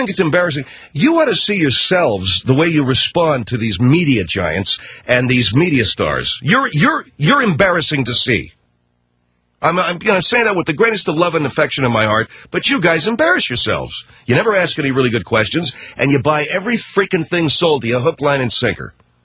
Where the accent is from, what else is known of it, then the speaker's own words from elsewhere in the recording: United States; I just do an entertaining radio show, and I speak my mind as an American, not as a jackass.